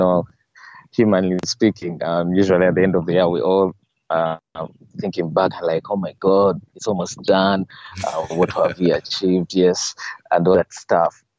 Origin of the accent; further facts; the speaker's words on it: Kampala, Central Region, Uganda; from Uganda, Kampala. I'm a lover of music.